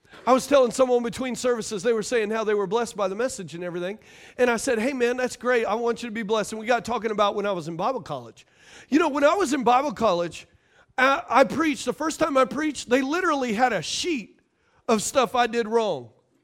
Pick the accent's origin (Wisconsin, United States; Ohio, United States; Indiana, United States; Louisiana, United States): Louisiana, United States; They blamed it on the fact that I was from Louisiana.